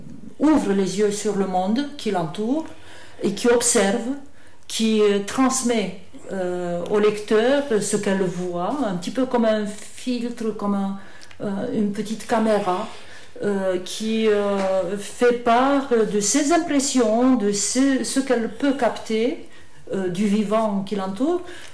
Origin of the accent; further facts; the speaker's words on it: Romania; moved away; J'ai vécu jusqu'à la fin du communisme en Roumanie, et je suis partie de Roumanie quand les frontières se sont ouvertes.